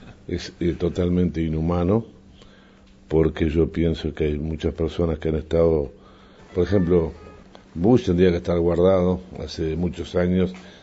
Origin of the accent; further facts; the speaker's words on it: Uruguay; now in Argentina; yo como uruguayo y como lector de libros